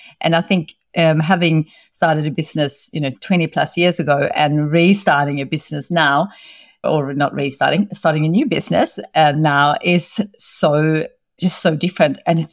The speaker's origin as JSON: {"language": "English", "country": "Sweden", "tie": "born or raised there", "moved": "yes", "said": "So I grew up in Sweden, which is a very privileged country, but I grew up on a farm and my parents were always working."}